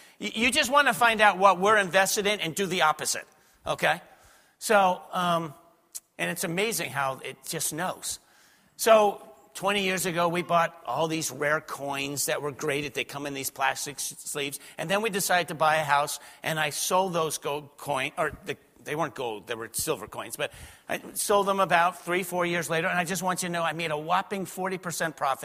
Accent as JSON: {"language": "English", "town": "New York City", "region": "New York", "country": "United States", "tie": "born or raised there", "said": "Now, you have to realize, I grew up in New York City, New Jersey."}